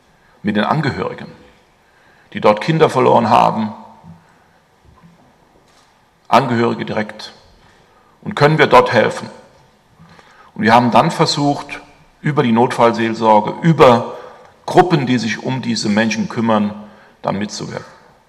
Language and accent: German; Hesse, Germany; Ich komme ja aus dem Teil Hessen-Nassau, bin in meiner Kirche in Hessen-Nassau auch verbunden.